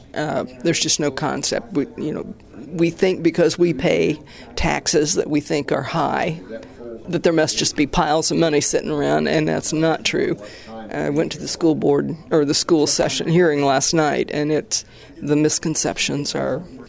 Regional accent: Muncie, Indiana, United States; I was born and reared in Muncie, moved away for a number of years, and moved back in 1995.

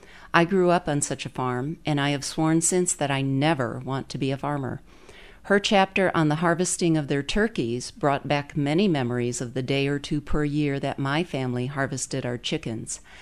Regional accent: Muncie, Indiana, United States; from Muncie.

